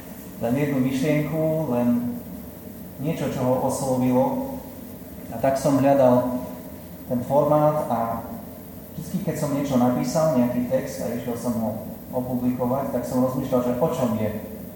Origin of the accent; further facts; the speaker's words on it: Spiš, Slovakia; now in Bratislava, Slovakia; som Slovák, tak ako vy, som do Spiša, slúžim v Bratislave, som konvertuálny františkán, minorita.